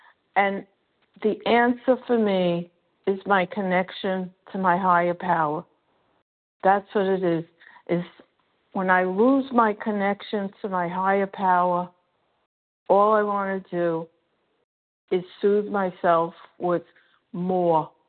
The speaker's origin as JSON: {"language": "English", "region": "Florida", "country": "United States", "said": "I'm from Florida … I came into the program when I was 20 in 1973"}